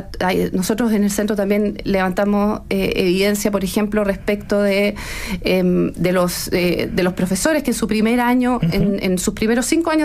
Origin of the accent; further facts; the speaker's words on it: Chile; cuando hablamos de Chile, nosotros a nivel internacional, por ejemplo, somos el país de la OCDE que en proporción al PIB tenemos la mayor inversión en educación superior